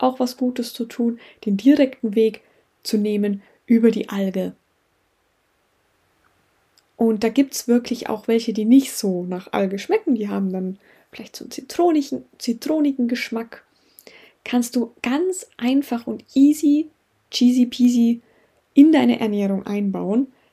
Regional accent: Tyrol, Austria; in meiner Heimat Tirol

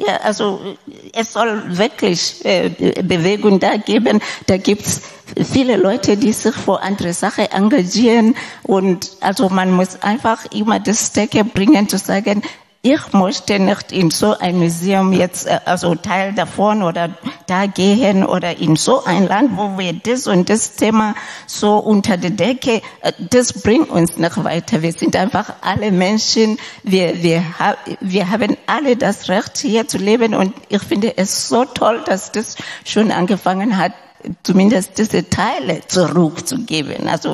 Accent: Lesotho; German is a second language; Ich komme selber aus Lesotho im südlichen Afrika.

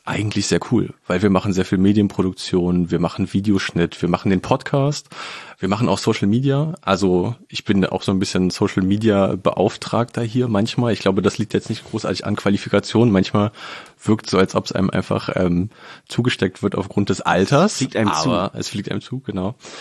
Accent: Berlin, Germany; Also ich komme auch aus Westend, ganz in der Nähe vom Olympiastadion. Und da erlebst du das natürlich schon als Kind

